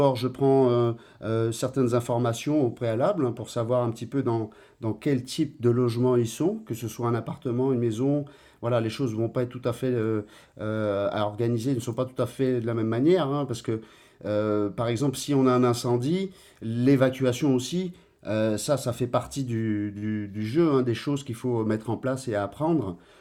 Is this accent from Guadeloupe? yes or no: yes; Guadeloupe; born there; Moi, je suis Guadeloupéen de naissance, donc j'ai toujours eu le cœur entre les deux îles.